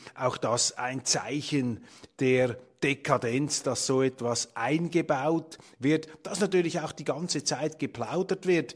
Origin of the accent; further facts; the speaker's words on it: Switzerland; Aber wir müssen uns, dürfen uns als Schweizer nicht so sehr auf die Schultern klopfen